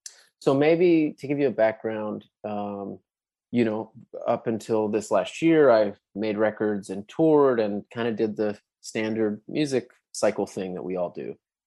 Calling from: Fort Worth, Texas, United States; I'm in Fort Worth, Texas.

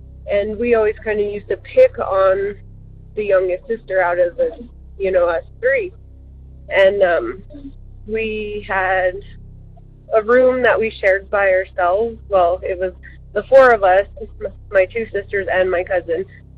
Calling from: Colorado, United States; I am calling from Colorado.

